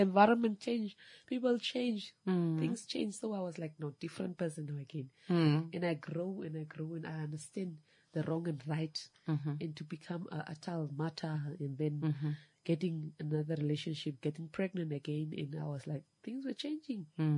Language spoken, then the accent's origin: English; Khorixas, Kunene, Namibia; also born or lived in Windhoek; I grew up in Korihas. I was schooling in Korihas. After that, my father is from this area, from the south. So he was in Windhoek. So I came to my father. I continued my school here in Windhoek.